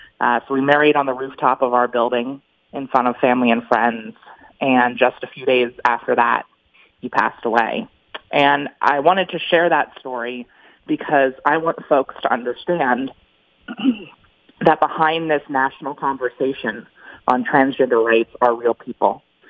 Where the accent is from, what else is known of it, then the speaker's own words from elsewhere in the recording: Wilmington, Delaware, United States; Well, I'm a Delaware native, born and raised in Wilmington, Delaware. I'm a graduate of Cab Calloway School of the Arts, and I'm a transgender woman.